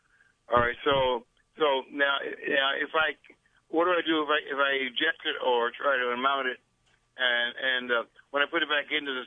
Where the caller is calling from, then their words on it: Buffalo, New York, United States; I'm calling from Buffalo.